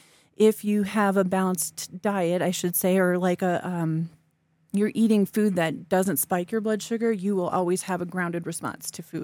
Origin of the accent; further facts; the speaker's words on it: Midwest, United States; I grew up in the Midwest, and when you grow up in the Midwest, you eat to eat.